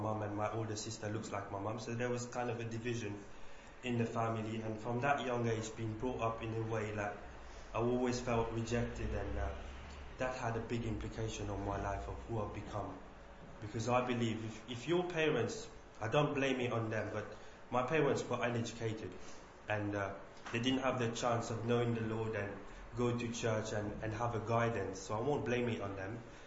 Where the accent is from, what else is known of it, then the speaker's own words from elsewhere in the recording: Mauritius; moved away as an adult; now in England; I was born in Mauritius. I've come in England in 2004. To pursue my studies and go to university and learn management, because in Mauritius, it's a small island, there's only one university.